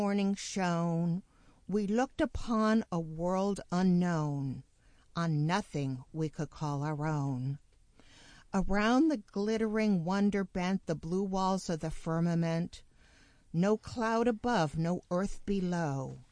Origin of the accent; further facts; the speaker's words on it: Pennsylvania, United States; I grew up in Pennsylvania, and it seemed that every other year, we would have a heavy snow in the month of March.